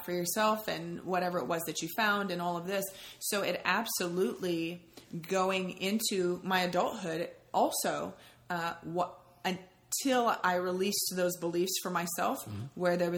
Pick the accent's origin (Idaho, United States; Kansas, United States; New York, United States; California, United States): California, United States; now in Washington, United States; when we moved from California up to Washington State, I went from a place that was predominantly Black and Mexican and maybe 5 white families on the block, my family being included.